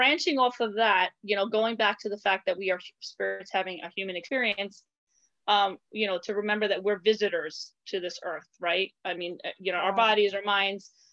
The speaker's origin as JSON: {"language": "English", "town": "New York City", "region": "New York", "country": "United States", "said": "I mean, I know I'm from New York City, but why do I have all this stuff?"}